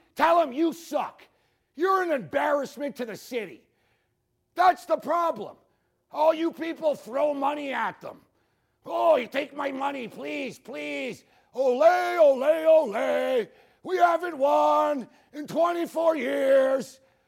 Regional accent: Quebec, Canada; I'm from Quebec, and I wouldn't move there. I'm from there, and I wouldn't move there.

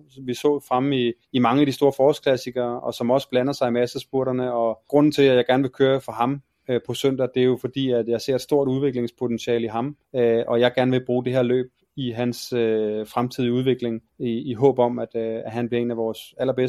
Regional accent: Rødovre, Capital Region of Denmark, Denmark; kommer hjem over Farum igennem min hjemby Rødovre

